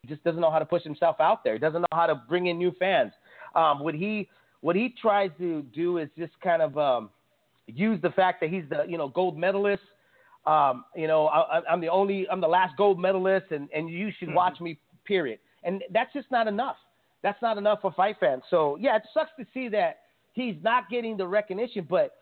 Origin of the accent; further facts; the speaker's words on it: San Jose, California, United States; Look, I'm from the Bay. I'm from San Jose.